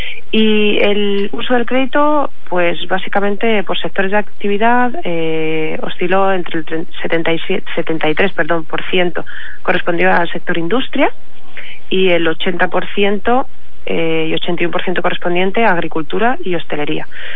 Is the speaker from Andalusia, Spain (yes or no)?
yes; Andalusia, Spain; Yo como buena andaluza